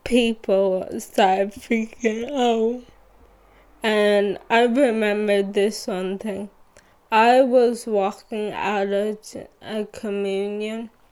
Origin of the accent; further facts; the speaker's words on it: Eritrea